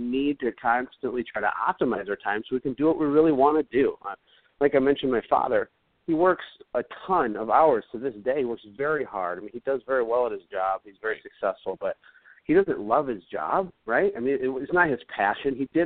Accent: Flint, Michigan, United States; I grew up in Flint. Flint is like Beirut.

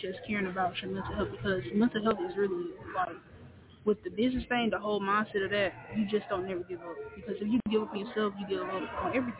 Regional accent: Mobile, Alabama, United States; I'm currently from Mobile, but I live in Goodall right now.

